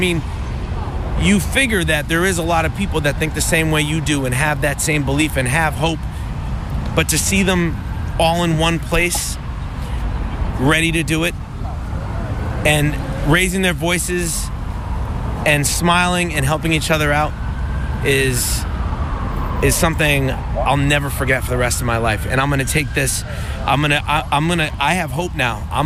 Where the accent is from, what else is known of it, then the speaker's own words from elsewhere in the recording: Boston, Massachusetts, United States; I'm from Boston, Massachusetts.